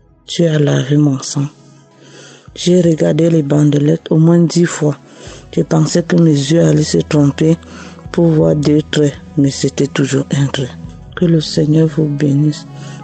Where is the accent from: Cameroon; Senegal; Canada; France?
Cameroon; Je viens du Cameroun.